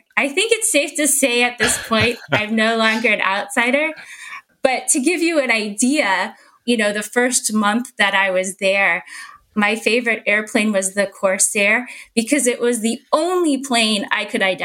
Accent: Houston, Texas, United States; but I grew up in Houston.

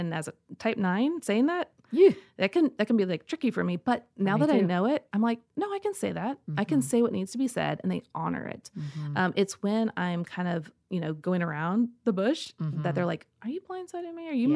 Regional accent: Midwest, United States; So I grew up in the Midwest, and we have like, it could be a foot of snow.

